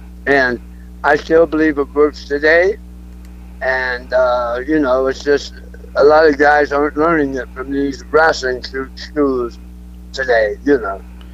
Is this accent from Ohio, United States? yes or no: yes; Ohio, United States; Yeah, I grew up in Ohio